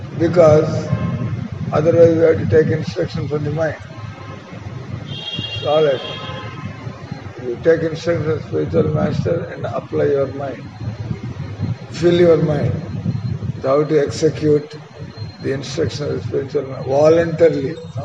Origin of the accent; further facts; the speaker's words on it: India; with all the maybe things like we are Indian, there may be many problems in India, but still it is there.